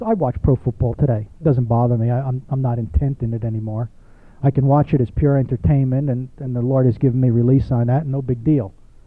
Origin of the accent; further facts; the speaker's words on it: Northeast, United States; I remember in school I had a Greek professor growing up in the Northeast